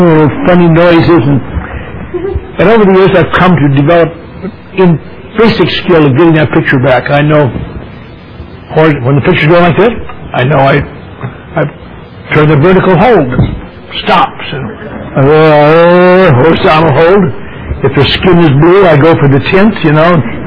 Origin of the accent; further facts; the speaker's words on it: Wisconsin, United States; No, I'm from Wisconsin. We like the Packers till they lost.